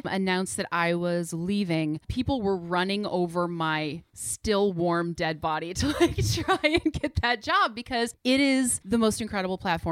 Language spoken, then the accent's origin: English; Wisconsin, United States; moved away as an adult; now in New York, United States; So I'm originally from Wisconsin in the central part of America. And I moved to New York about 5 years ago